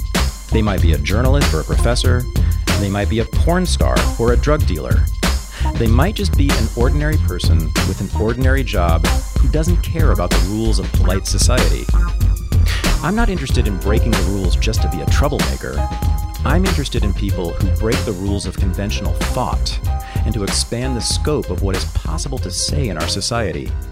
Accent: California, United States; in my hometown, Bay Area

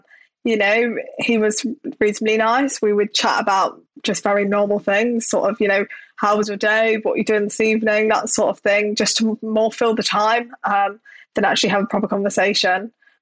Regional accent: London, United Kingdom; So I grew up in Southeast London

